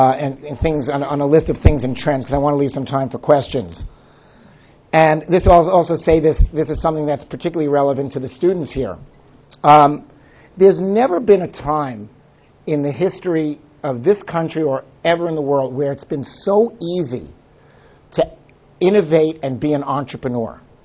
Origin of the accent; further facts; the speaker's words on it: Brooklyn, New York, United States; I grew up in the Linden Projects in East New York, Brooklyn, which was kind of a public. I grew up in public housing in New York.